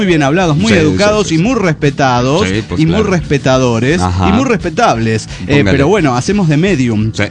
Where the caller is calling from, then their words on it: San Luis, Argentina; de San Luis, Argentina.